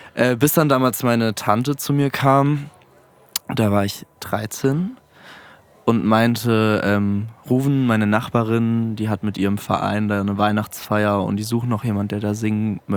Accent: Mannheim, Baden-Württemberg, Germany; now in Frankfurt, Germany; Also ich komme aus Mannheim eigentlich.

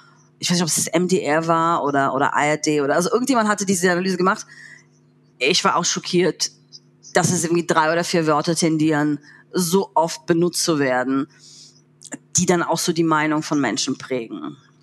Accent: East Germany, Germany; wo du natürlich dich outest als Ostdeutsche

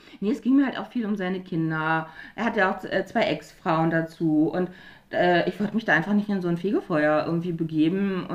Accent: Berlin, Germany; ich bin in Heiligensee aufgewachsen.

